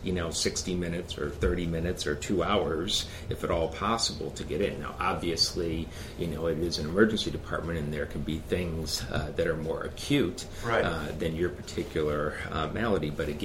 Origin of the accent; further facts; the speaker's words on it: Michigan, United States; I told you I grew up in Michigan